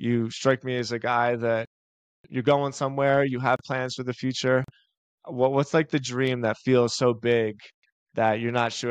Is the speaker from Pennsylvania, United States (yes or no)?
yes; Philadelphia, Pennsylvania, United States; I grew up in Philadelphia and my mom had a vegetable garden because we were trying our best to have healthy foods.